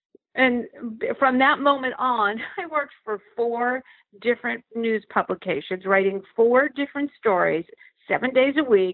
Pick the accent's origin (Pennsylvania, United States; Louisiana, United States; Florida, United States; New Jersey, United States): Pennsylvania, United States; Pittsburgh; before he went to speak at a Marcellus Shale coalition in my hometown of Pittsburgh.